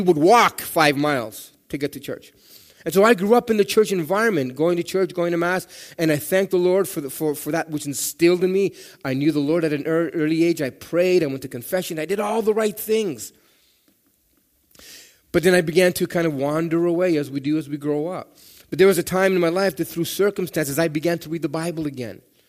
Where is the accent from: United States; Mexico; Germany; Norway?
Mexico; also born or lived in Canada; I grew up in Mexico. I was born in Canada, went to live in Mexico, was raised by my maternal grandmother, who was very, very Catholic, very Catholic.